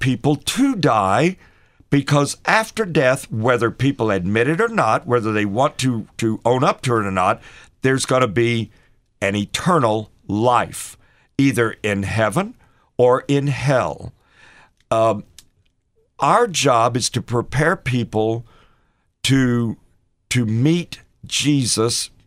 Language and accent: English; Texas, United States; No, the better answer is because I'm from Texas.